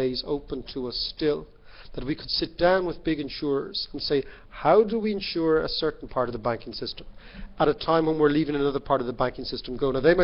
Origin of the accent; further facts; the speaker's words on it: Ireland; And that is something that, as an Irish person, an Irish man, whatever you, citizen, it's something that is a disaster for us.